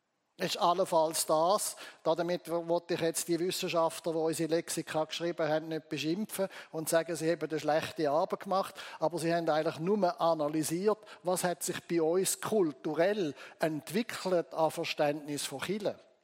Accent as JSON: {"language": "German", "town": "Hauptwil", "region": "Thurgau", "country": "Switzerland", "tie": "born or raised there", "said": "das ist die Kirche, wo ich aufgewachsen bin, wo mein Vater Pfarrer war, in Hauptwil im Thurgau. Hinten dran sieht man das Pfarrhaus, wo ich aufwachsen durfte."}